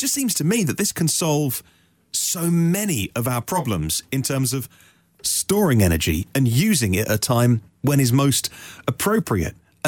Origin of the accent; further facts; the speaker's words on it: England, United Kingdom; accent: English; I said I'd start by just apologising for getting your name massively wrong with my English accent.